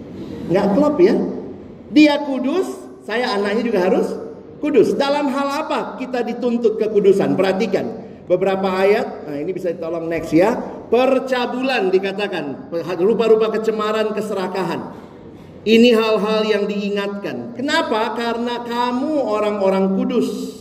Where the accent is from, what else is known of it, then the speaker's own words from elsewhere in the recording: Ambon, Maluku, Indonesia; itu marga saya, orang Ambon.